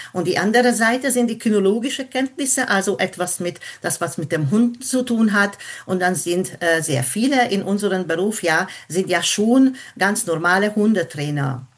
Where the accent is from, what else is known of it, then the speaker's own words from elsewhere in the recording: Budapest, Hungary; accent: Hungarian; German is a second language; moved away as an adult; now in Germany; wie man das ja hört in meiner Sprache, ist ein ungarischer Akzent drin. Also ich komme ursprünglich aus Budapest.